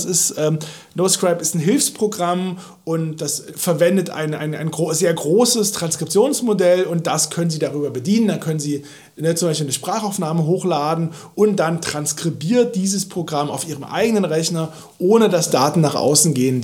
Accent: Halle, Saxony-Anhalt, Germany; born or raised there; now in Berlin, Germany

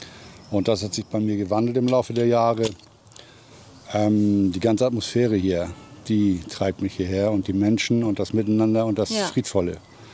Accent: Schleswig-Holstein, Germany; Ich komme aus Schleswig-Holstein.

